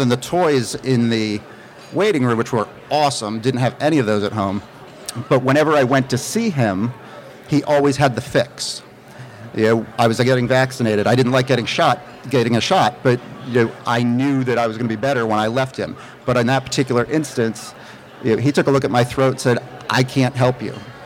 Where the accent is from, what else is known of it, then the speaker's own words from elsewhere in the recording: Connecticut, United States; also born or lived in Massachusetts; I grew up in Connecticut, actually, New England. I was born in Massachusetts, a town of Tollens, about halfway between Boston and New York.